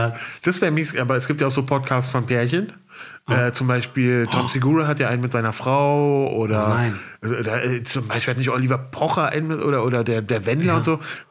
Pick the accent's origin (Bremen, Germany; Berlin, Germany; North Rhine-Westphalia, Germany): Berlin, Germany; ich bin ja mein ganzes Leben lang ein krasser Berlin-Patriot gewesen, so ein krasser Lokalpatriot. Ich liebe Berlin, ich bin Berliner, ich bin so stolz darauf gewesen.